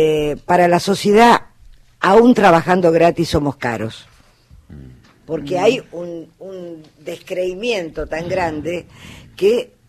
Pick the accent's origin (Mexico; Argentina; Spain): Argentina; como somos exitistas los argentinos